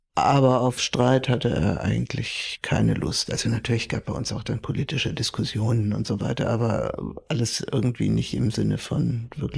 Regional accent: Hamburg, Germany; ich bin aufgewachsen in Hamburg. Genau, und da hatten meine Eltern dann ein Haus gekauft, da war ich, glaube ich, 6 Jahre alt

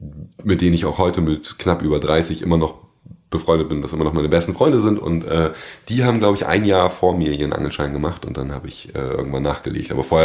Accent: Bremen, Germany; Ich bin auch Bremer Umländer

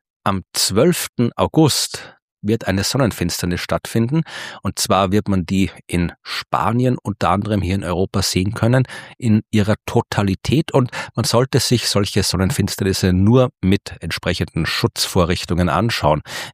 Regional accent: Baden, Lower Austria, Austria; nämlich am 19. November in Baden, meiner Heimatstadt

